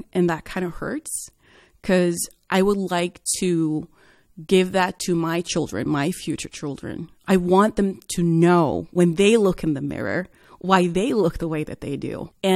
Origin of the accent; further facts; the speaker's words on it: Oslo, Norway; now in Bergen, Norway; growing up in Norway has been very much depending on the city that I lived in. In Oslo, I was just one of the people there. And then moving to Bergen and living here, I feel like a foreigner.